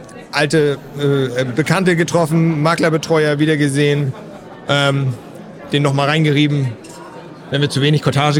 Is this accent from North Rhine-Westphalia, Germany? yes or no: no; Hamburg, Germany; ich komme aus Hamburg, extra nach Fulda